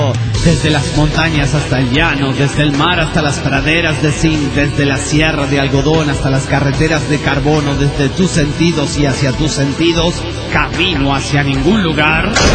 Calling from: Tarija, Bolivia; de Tarija, Bolivia. Yo quería felicitarlos

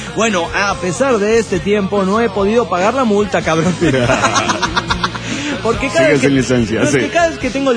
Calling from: Chilpancingo, Guerrero, Mexico; de Chilpancingo, México.

